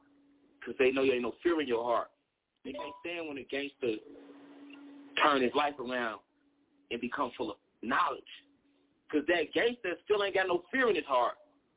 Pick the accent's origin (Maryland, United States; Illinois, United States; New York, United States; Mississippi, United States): Illinois, United States; Chicago; I'm from Chicago, nigga. My people in Chicago, I'm losing niggas every day.